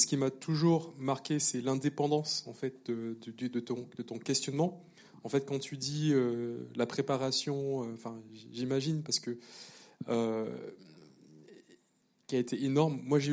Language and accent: French; Martinique; now in Paris, France; Je suis martiniquais, chercheur engagé aujourd'hui, vivant et travaillant au CNRS à Paris.